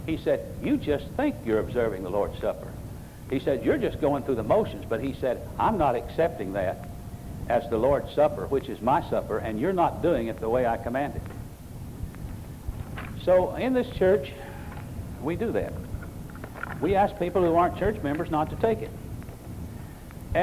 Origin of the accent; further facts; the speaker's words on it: the South, United States; Now I was raised in the South, and what we always did at a meal, if we had biscuits or bread or anything, we had gravy in our plate.